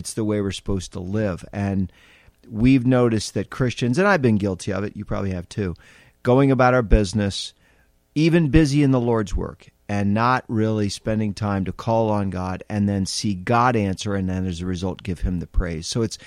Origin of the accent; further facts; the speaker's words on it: New Jersey, United States; I'm from New Jersey, so you divide by states.